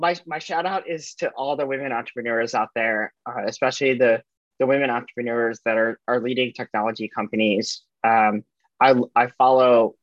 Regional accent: Ohio, United States; I grew up in Ohio, and I worked on a farm when I was kind of super young, like 13 years old.

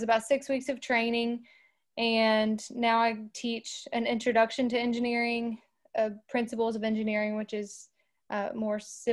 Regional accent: Kentucky, United States; I was born in 1992, and I am from Kentucky.

